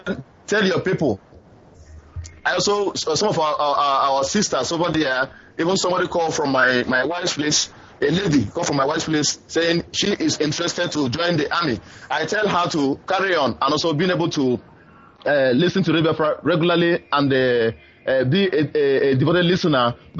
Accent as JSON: {"language": "English", "town": "Ohaji", "region": "Imo", "country": "Nigeria", "said": "My maternal home is in Wangele. I am from Ohaji, but my maternal home is in Wangele."}